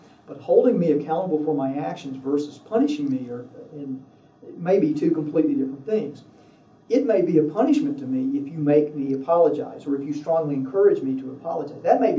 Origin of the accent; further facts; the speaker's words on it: the South, United States; I mean, I was raised in the South. That was just kind of what happened in many instances.